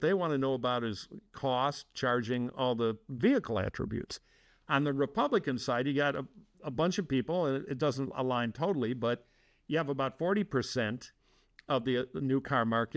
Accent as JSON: {"language": "English", "town": "Detroit", "region": "Michigan", "country": "United States", "lives_now": "California, United States", "said": "But I am from Detroit, Michigan, and I'm a car nut, and I grew up around the car business."}